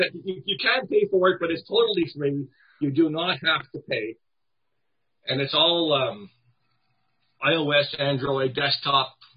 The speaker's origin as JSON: {"language": "English", "town": "Ottawa", "region": "Ontario", "country": "Canada", "said": "I'm from Ottawa."}